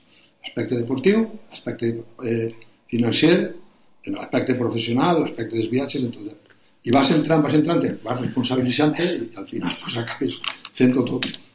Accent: Vila-real, Valencian Community, Spain; De Villarreal, Pujol i valencià. Però la meva segona terra va ser Astúries.

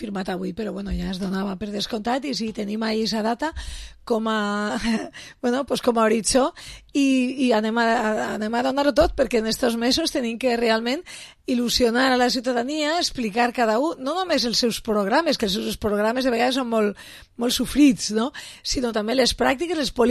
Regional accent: Betxí, Valencian Community, Spain; entre ells en Betxí, el meu poble

